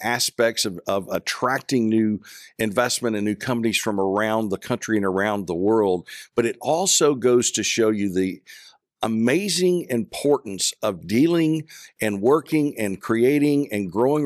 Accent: Nashville, Arkansas, United States; I grew up a person in Nashville, Arkansas. And in fact, probably the only person in Arkansas that had a Green Bay Packers Sears jacket when I was going to grade school.

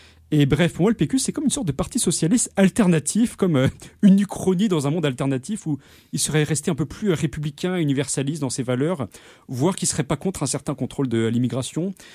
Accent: France; Donc en tant que Français aussi, donc, une comparaison un peu grossière

